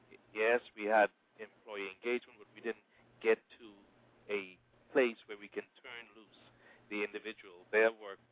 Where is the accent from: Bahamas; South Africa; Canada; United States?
Bahamas; Nassau, New Providence; born there; But I was born in Nassau, Bahamas.